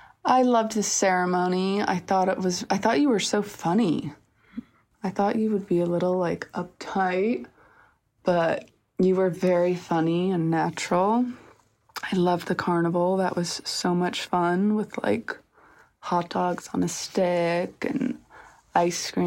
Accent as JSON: {"language": "English", "region": "New York", "country": "United States", "said": "Because I love it. I'm a New Yorker."}